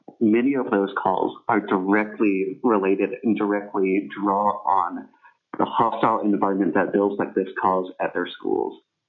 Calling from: Juneau, Alaska, United States; I'm calling from Juneau representing myself.

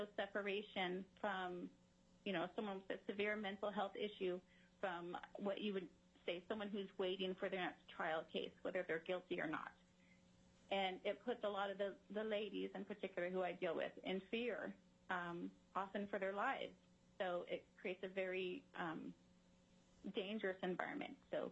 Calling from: Fairbanks, Alaska, United States; I'm calling from Fairbanks.

